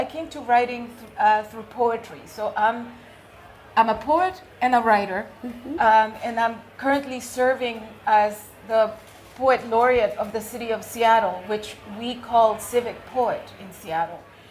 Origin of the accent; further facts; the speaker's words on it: El Salvador; So I grew up in El Salvador.